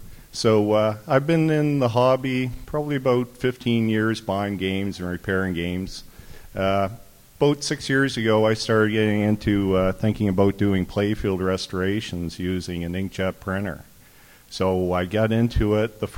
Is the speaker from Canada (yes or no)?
yes; Halifax, Nova Scotia, Canada; So if you don't know, I'm from Halifax, Nova Scotia, Canada.